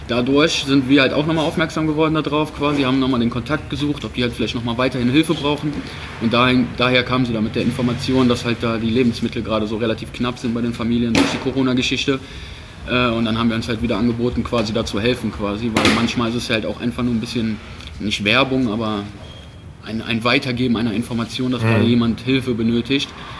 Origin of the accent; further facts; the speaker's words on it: Cologne, North Rhine-Westphalia, Germany; ich komme aus Kalk